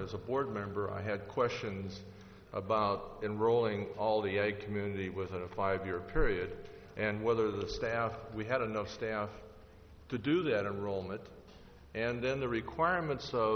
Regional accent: Salinas, California, United States; I'm really concerned because I'm from the Salinas area.

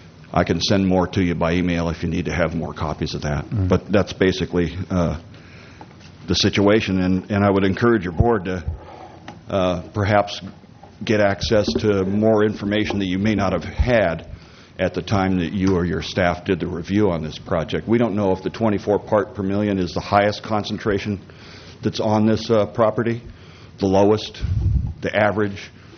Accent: Atascadero, California, United States; I'm from Atascadero, and I'm here to talk about this project that's up on the map here.

